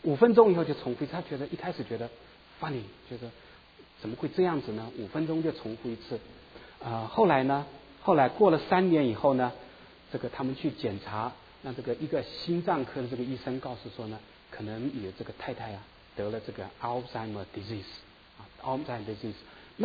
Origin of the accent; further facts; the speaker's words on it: China; 我想我们从中国大陆出来的